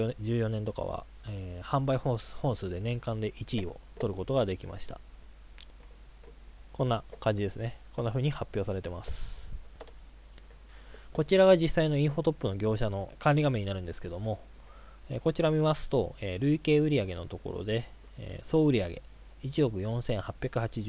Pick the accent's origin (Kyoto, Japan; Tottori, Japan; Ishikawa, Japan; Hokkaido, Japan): Tottori, Japan; 1985年生まれで鳥取県出身です。